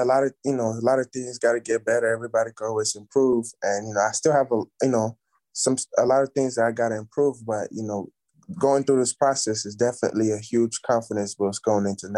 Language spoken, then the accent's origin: English; Nigeria; English is a second language; now in United States; But back home, like my first time even seeing a basketball like court, it was I was staying at this hotel in Lag